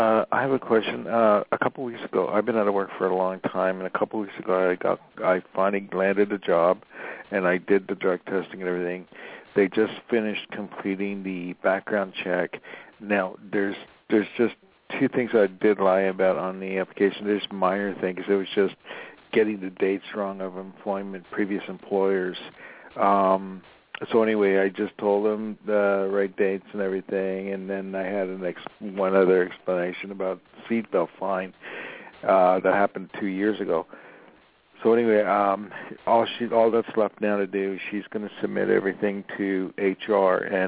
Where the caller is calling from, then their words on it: Los Angeles, California, United States; I'm calling from Los Angeles.